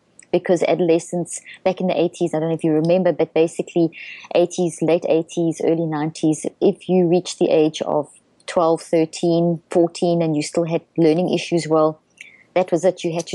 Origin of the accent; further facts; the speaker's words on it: South Africa; accent: South African; So I come out of South Africa, which you've probably guessed from my accent.